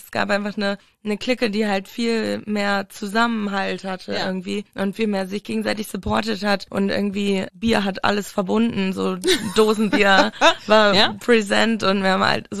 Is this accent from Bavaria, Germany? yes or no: no; Ahrensburg, Schleswig-Holstein, Germany; Und es war so ein bisschen bei uns in Ahrensburg, wo ich halt aufgewachsen bin, da ist es halt so gewesen